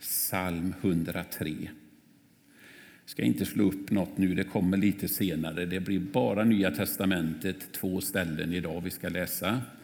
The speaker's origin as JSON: {"language": "Swedish", "town": "Vårgårda", "region": "Västra Götaland County", "country": "Sweden", "tie": "born or raised there", "said": "min barndom i Vårgårda var otroligt bra på så många sätt."}